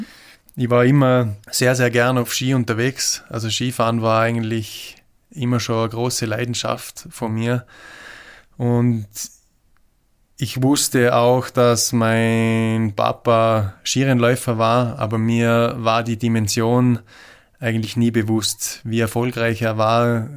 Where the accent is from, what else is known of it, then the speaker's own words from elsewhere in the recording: Vaud, Switzerland; Waadt hat mich sicher sehr, sehr stark geprägt. Ich denke, dass man ja als Kind in Waadt ganz anders aufwächst, wie sonst irgendwo.